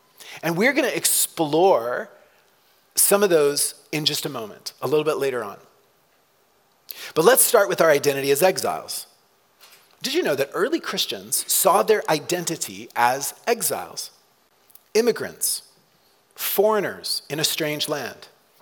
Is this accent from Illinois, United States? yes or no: no; Texas, United States; also born or lived in Oklahoma / South America; I mentioned last week that I grew up in Texas and Oklahoma. My parents were missionaries. We spent some years in South America.